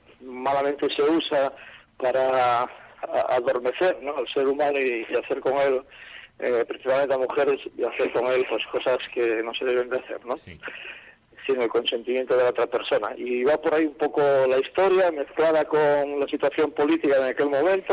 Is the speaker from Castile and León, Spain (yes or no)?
no; Langreo, Asturias, Spain; Pues somos de Langreo, de Asturias